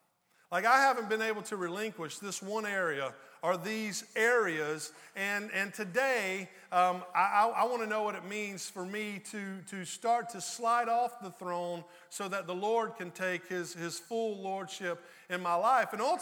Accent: the South, United States; You know, growing up in the South, I think that would have translated to mind your own business.

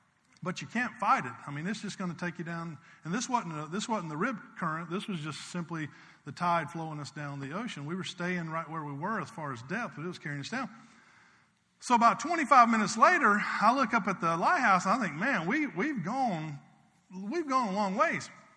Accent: South Carolina, United States; I told you earlier, I grew up in South Carolina, not too far from Myrtle Beach.

